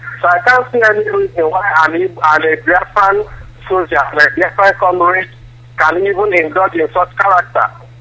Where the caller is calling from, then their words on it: Malaysia; I'm calling from Malaysia.